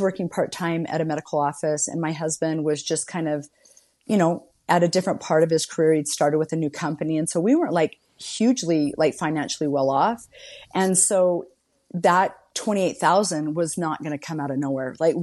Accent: Morgan, Utah, United States; I grew up in Morgan. So my dad was the football coach in Morgan.

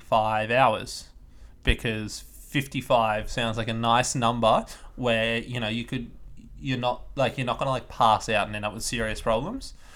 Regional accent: Sydney, New South Wales, Australia; I'm from Sydney

